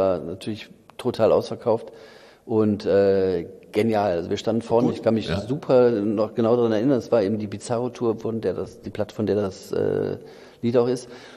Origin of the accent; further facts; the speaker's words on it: North Rhine-Westphalia, Germany; Also die waren nicht bei uns im Ruhrgebiet, sondern da musste man nach Köln fahren.